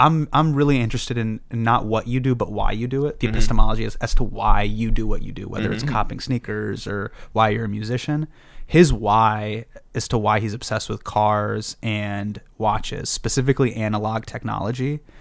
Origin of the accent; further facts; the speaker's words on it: Davis, California, United States; I grew up in Davis, California.